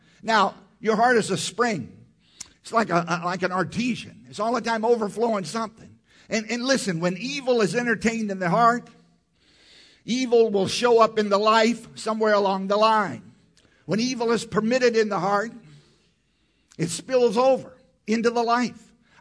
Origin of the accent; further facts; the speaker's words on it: Virginia, United States; I grew up in Southside, Virginia, on a tobacco farm.